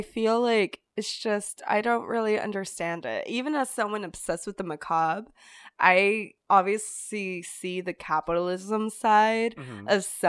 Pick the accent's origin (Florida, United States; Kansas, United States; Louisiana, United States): Florida, United States; Orlando; I grew up in Orlando, so I always went to Halloween Horror Nights.